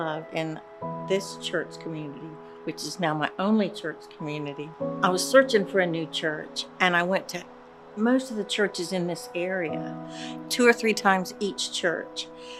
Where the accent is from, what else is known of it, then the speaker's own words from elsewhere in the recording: Jacksonville, Florida, United States; I am from Jacksonville, Florida, in the United States of America.